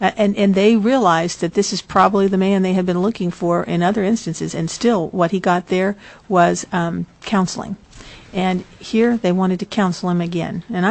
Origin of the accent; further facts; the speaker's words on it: Delta Junction, Alaska, United States; For the record … I'm from Delta Junction.